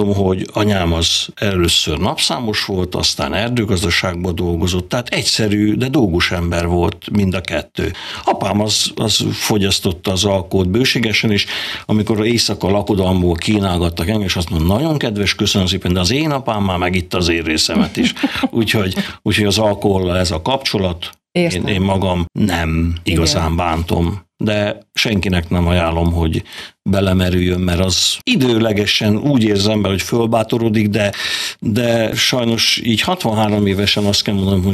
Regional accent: Balotaszállás, Bács-Kiskun, Hungary; Kiskunhalason születtem, a világ legszebb városába. Hát ennél csodálatosabb városban én még nem voltam.

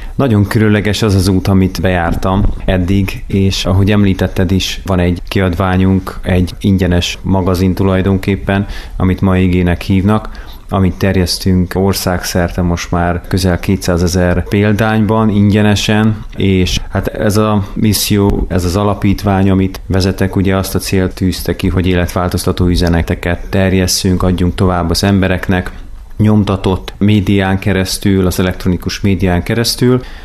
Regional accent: Kiskőrös, Bács-Kiskun, Hungary; born there; Kiskörösen születtem egyébként, úgyhogy igen, nagyon a közelben. Most oda is költöztünk vissza

